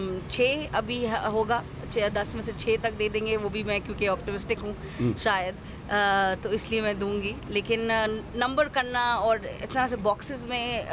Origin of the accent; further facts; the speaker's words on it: Karachi, Sindh, Pakistan; ہم کراچی شہر سے ہیں